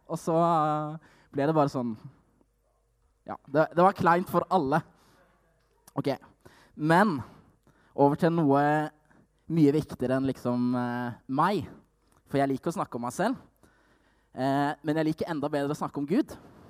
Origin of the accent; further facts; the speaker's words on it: Stavanger, Rogaland, Norway; now in Oslo, Norway; bor i verdens aller beste by, Oslo. Og som dere hører på dialekten min, så jeg oppvokst i verdens styggeste by, Stavanger.